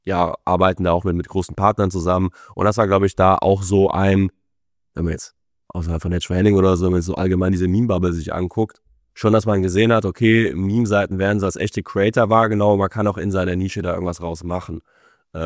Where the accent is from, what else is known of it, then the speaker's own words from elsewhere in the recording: Koblenz, Rhineland-Palatinate, Germany; ich komme aus Koblenz, das ist auch nicht so die Finanzmetropole.